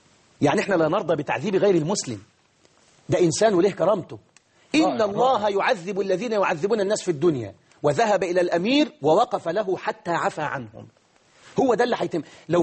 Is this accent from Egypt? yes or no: yes; Egypt; احنا مصريين اصلا وفصلا،